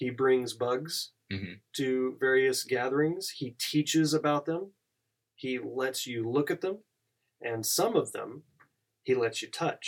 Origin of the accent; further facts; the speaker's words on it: Kansas, United States; now in Pennsylvania, United States; I think when I moved to Pennsylvania from Kansas, I'm from Kansas, everyone.